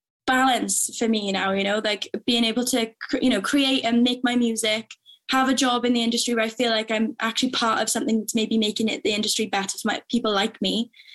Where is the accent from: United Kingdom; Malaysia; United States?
United Kingdom; Wales; growing up in Wales especially